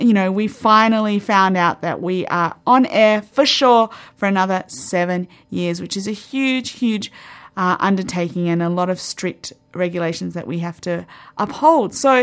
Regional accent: Australia; my home country of Australia.

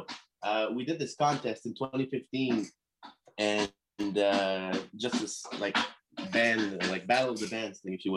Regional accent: L'Orignal, Ontario, Canada; the first gig was at the jail in Lorignal in my hometown.

